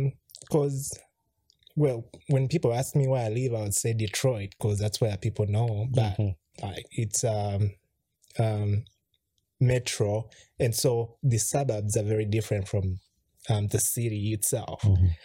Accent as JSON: {"language": "English", "country": "Uganda", "tie": "born or raised there", "said": "Because she grew up here, I grew up back in Uganda, and just, like, trying to build a life together."}